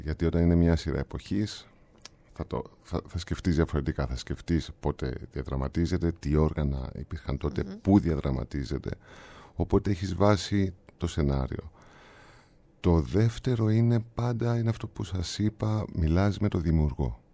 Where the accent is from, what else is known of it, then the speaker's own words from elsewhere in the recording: Nicosia, Nicosia District, Cyprus; born there; Εκεί γεννήθηκα στη Λευκωσία.